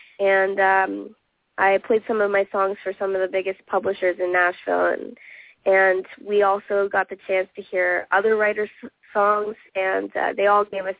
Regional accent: Carleton Place, Ontario, Canada; I'm from Carlton Place, Ontario

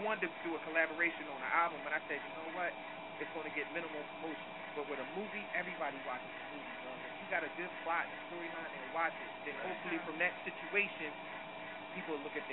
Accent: Philadelphia, Pennsylvania, United States; I've been in North Philly, and I've been in South Philly. Got love for South Philly. I grew up down there, grew up in North, up Ninth and Lehigh. I mean, I've been everywhere in Philly, so I'm Philly, man.

